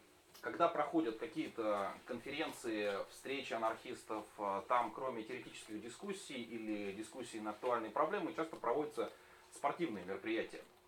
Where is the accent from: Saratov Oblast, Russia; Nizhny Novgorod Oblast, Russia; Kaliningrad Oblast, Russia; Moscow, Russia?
Nizhny Novgorod Oblast, Russia; Nizhny Novgorod; Я из Нижнего Новгорода.